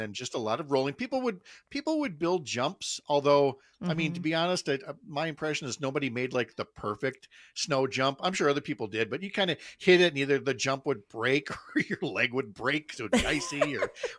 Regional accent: St. Paul, Minnesota, United States; I grew up in St. Paul, and which is very hilly, you know, being a river town along the Mississippi there.

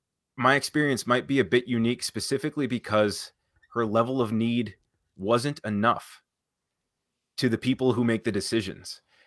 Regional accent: Wisconsin, United States; I'm from Price County.

